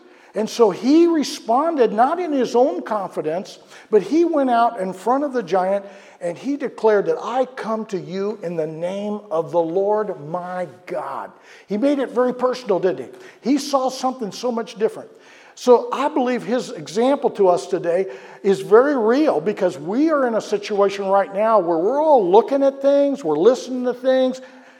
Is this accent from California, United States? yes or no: no; St. Louis, Missouri, United States; when I was a little kid growing up in St. Louis, we lived on a very busy street. It was called Big Bend Boulevard.